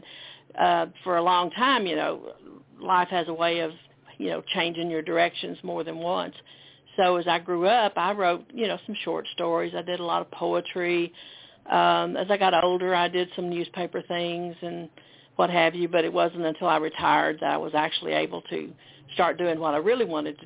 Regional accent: Texas, United States; I grew up here in East Texas.

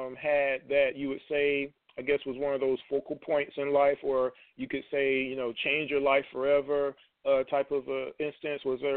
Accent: Queens, New York, United States; born there; I was born in Queens myself many years ago.

